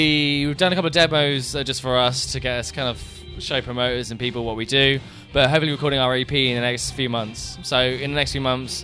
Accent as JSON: {"language": "English", "region": "East of England", "country": "United Kingdom", "said": "I'm from Norfolk and these guys are from Cambridgeshire and other places."}